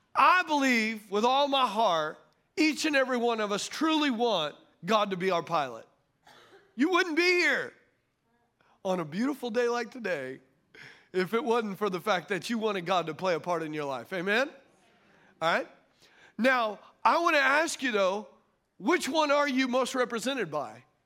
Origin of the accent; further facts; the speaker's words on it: Louisiana, United States; born there; I know I was born in Louisiana. I was born Catholic.